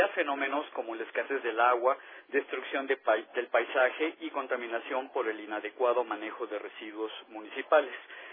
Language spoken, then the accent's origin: Spanish; Mexico; 8 de cada 10 viajeros a los principales polos turísticos somos mexicanos.